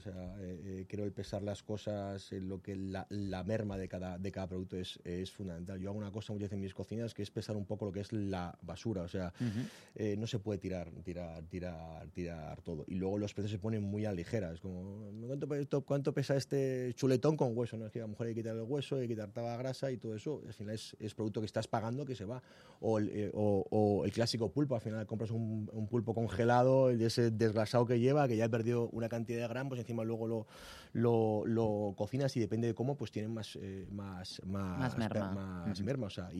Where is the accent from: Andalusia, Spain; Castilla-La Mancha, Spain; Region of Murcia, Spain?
Region of Murcia, Spain; Águilas; also born or lived in Thailand; de mi pueblo natal, que era, bueno, más que natal, yo no soy natal, pero es Águilas, Murcia, uh-huh. ¿Vale? Y luego de mis viajes en Tailandia, mi vida en Tailandia.